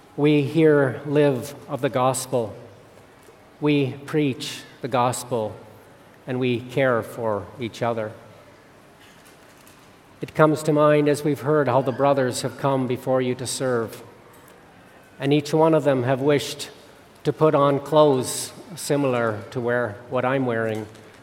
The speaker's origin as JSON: {"language": "English", "town": "Saskatoon", "region": "Saskatchewan", "country": "Canada", "tie": "born or raised there", "said": "from the brothers and sisters in Saskatoon, Saskatchewan, my hometown."}